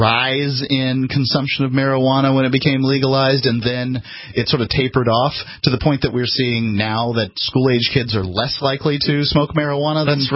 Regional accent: Florida, United States; I didn't know of a state that had a lottery. I was from Florida.

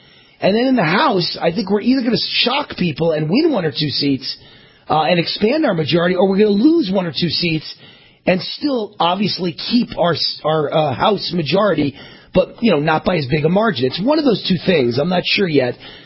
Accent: New York, United States; now in Las Vegas, United States; So I'm a New Yorker, okay? New Yorker to New Yorker. I live in Vegas now, but lifetime New Yorker.

